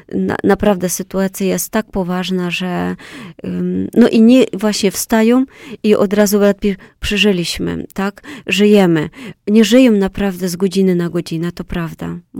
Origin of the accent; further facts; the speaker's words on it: Podolia, Ukraine; Polish is a second language; ja nie pochodzę z Winnicy, ponieważ bardziej z Podola.